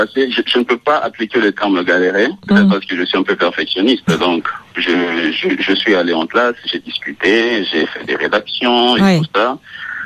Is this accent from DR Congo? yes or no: yes; Kinshasa, DR Congo; moved away as an adult; now in Birmingham, United States; je suis originaire de Kinshasa et j'ai commencé un degré, disons, un niveau master à l'Université d'Alabama à Birmingham depuis l'automne passé, 2015